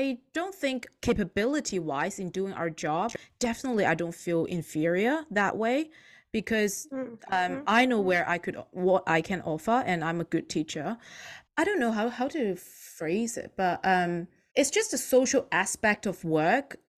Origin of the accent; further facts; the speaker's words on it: Hong Kong; English is a second language; now in Australia; As I'm like born and brought up in Hong Kong, right? So I don't get as much of inside joke or the inside cultural sense of humor that Aussie share.